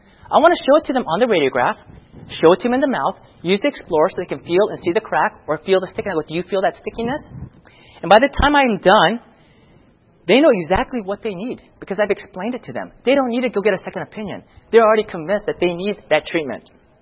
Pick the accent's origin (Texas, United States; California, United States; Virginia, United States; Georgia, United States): California, United States; Sometimes I find out that they moved from California. I'm from California.